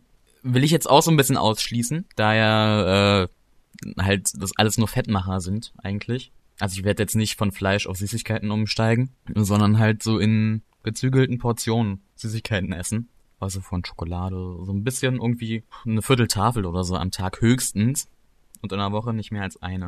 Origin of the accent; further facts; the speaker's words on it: Berlin, Germany; bin aus Berlin, Hauptstadt Deutschlands, werden wahrscheinlich einige kennen. 16 Jahre alt